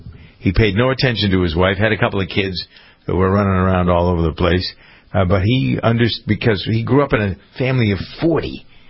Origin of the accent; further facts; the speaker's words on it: Framingham, Massachusetts, United States; I'm from Framingham, Massachusetts. There wasn't a Muslim within 100 miles of here when I was a kid growing up.